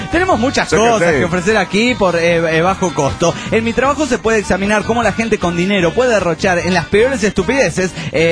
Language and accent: Spanish; Mexicali, Baja California, Mexico; now in United States; finalmente he regresado a trabajar cerca de mi querida ciudad Mexicali. Sigo en el gabacho, pero puedo regresar a diario a casa.